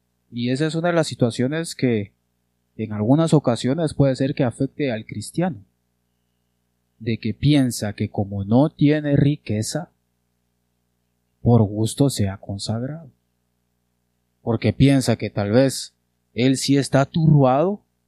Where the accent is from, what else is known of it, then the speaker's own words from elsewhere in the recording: Guatemala; como yo vivo en Guatemala, nací en Guatemala, soy guatemalteco